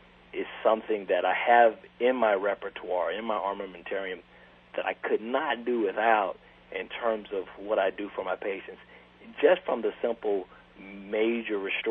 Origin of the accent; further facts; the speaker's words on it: Georgia, United States; First of all, I'm from Georgia, and I went to college in Atlanta, but I got an opportunity to go to dental school in Los Angeles.